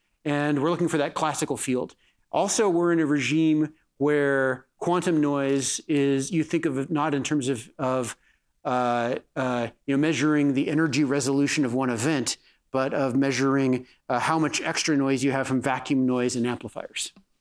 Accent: Colorado, United States; I am originally from Colorado, so it's felt like that this week.

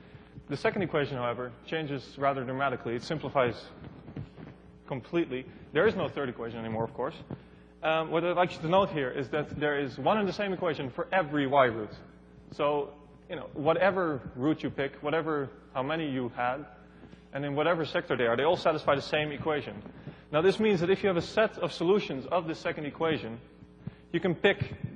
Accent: Utrecht, Netherlands; I'm from Utrecht, where I'm working on my PhD with Gleb Arutyunov.

